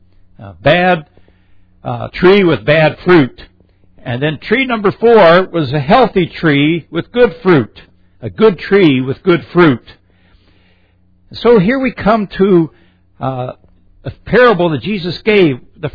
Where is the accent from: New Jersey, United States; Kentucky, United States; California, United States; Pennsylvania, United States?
Pennsylvania, United States; I'm from Pennsylvania, which is way up north. We get lots of snow up there.